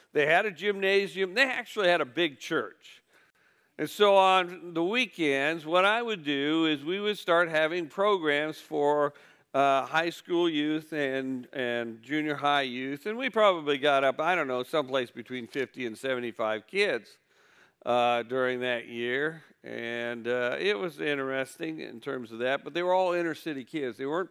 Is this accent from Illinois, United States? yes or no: yes; Illinois, United States; now in Tennessee, United States; I was a Northern Presbyterian since I came from Illinois.